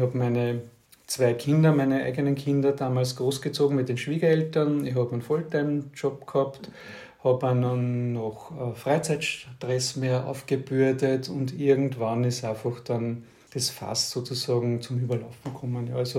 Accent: St. Pölten, Lower Austria, Austria; born there; Also ich bin gebürtiger St. Pöltener. 1968 habe ich das Licht des Lebens erblickt und lebe jetzt wieder in St. Pölten.

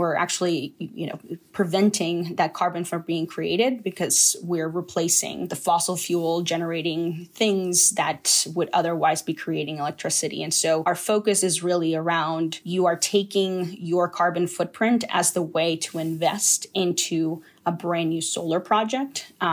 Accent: Tennessee, United States; I grew up in Tennessee and I had, my parents were immigrants. We actually, today is our 22nd anniversary of being in the United States.

